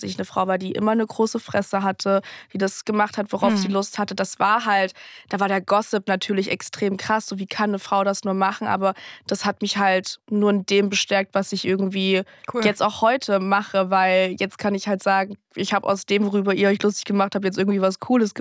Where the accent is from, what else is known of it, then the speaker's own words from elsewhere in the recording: East Germany, Germany; accent: East German; wenn man gehört hat, dass ich so aus dem Osten komme, was mein Dialekt angeht.